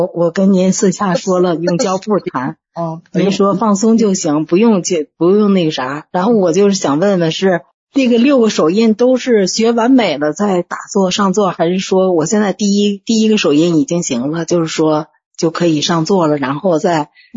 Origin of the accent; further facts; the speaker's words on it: Qinhuangdao, Hebei, China; 我是秦皇岛的。